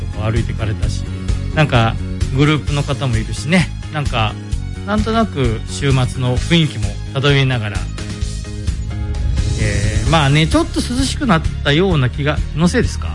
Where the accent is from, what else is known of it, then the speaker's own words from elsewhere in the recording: Toyohashi, Aichi, Japan; also born or lived in Toyone; みゆき小学校、高志台中学校、豊橋南高校出身なんですね。まあまあ、コテコテの豊橋なんですけど、まあ、小さい頃はちょっと豊根村にいましたが、